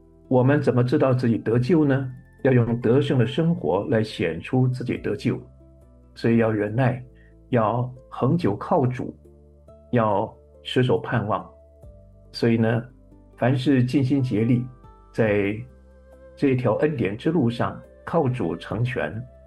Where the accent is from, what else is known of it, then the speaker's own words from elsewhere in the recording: Hunan, China; 母亲是山东人，我是湖南人，我妻子是广东人，